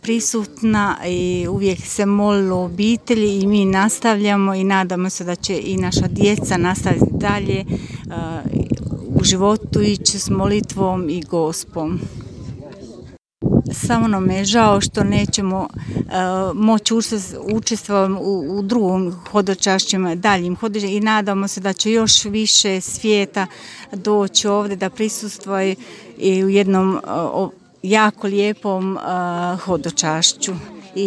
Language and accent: Croatian; Monza, Lombardy, Italy; dolazim iz Monce u Italiji, obitelj mi je ovdje iz Potpolja u Čitluku.